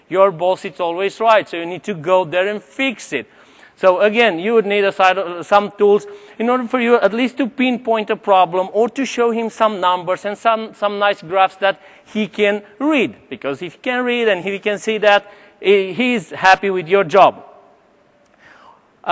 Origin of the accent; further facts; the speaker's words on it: Romania; also born or lived in Sweden; now in Bermuda; I'm originally from Romania. … I lived in Sweden for 15 years.